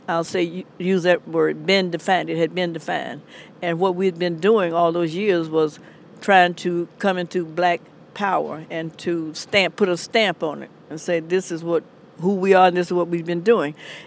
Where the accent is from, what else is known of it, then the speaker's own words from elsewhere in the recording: Mississippi, United States; now in Washington, United States; The reason I live here in the nation's capital is because I have access to information. And where I grew up in Mississippi, I didn't have that information.